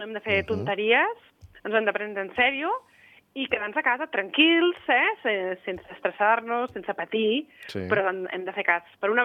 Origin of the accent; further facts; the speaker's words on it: Barcelona, Catalonia, Spain; now in Andorra; com a mínim els que venim de Barcelona, ostres, jo tinc aquí un nivell de relax que no tenia abans, eh?